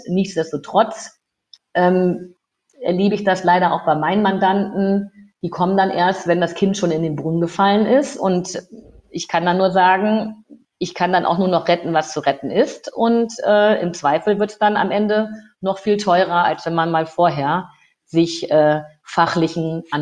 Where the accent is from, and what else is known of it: Lower Saxony, Germany